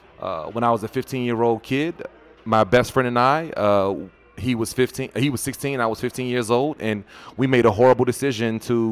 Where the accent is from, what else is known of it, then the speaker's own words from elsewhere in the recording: Washington, District of Columbia, United States; I grew up in the Washington, D.C. area when, you know, Washington, D.C. was the murder capital of the world, and none of the neighborhoods that I lived in were safe ones.